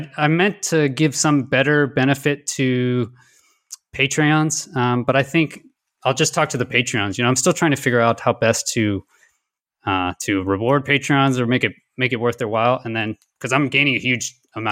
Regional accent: Houston, Texas, United States; Yeah, so I grew up in Houston.

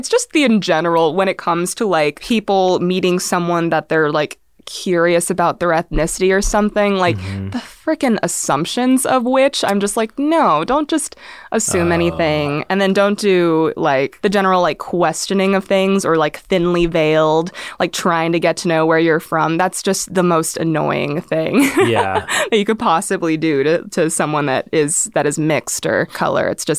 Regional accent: Philippines; And I'm like, actually, no, like I'm Filipino.

